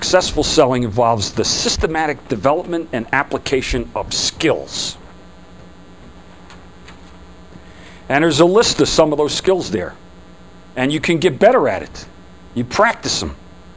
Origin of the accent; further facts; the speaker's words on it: New Jersey, United States; Yeah, I'm from Jersey, and I'm sorry about that. I haven't been here in a long time, though.